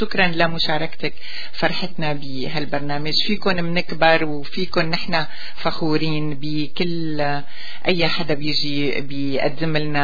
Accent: Syria; يعني فرح إنه هيك كلياتنا نحن سوريين موجودين مع بعضنا

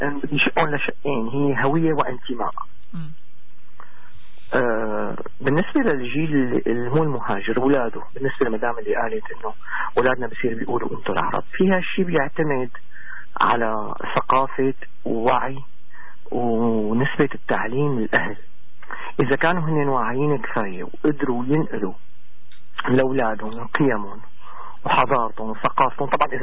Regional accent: Syria; now in Canada; انا كبرت وعشت بسوريا، في كثير اشياء بعتز فيها بسوريا وبطفولة كثير رائعة حلوة

